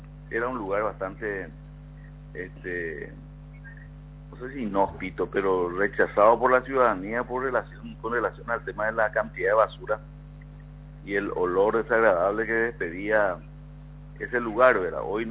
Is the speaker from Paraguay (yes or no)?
yes; Paraguay; Así es que estamos muy entusiasmados como paraguayos